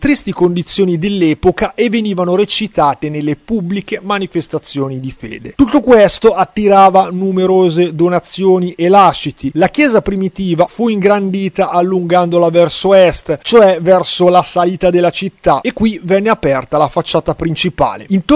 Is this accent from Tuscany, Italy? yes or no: no; Piedmont, Italy; devo dire che da buon piemontese vado fiero, vado orgoglioso di questo luogo